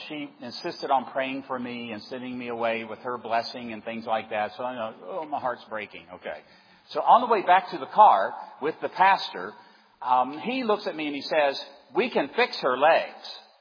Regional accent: Orlando, Florida, United States; Recently in the panhandle of Florida, I come from Orlando, recently in the panhandle

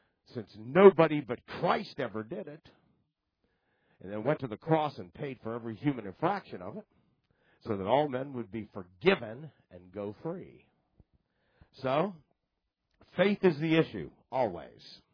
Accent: Canada; accent: Canadian; I'm from Canada. They say, eh. That's my Canadian accent.

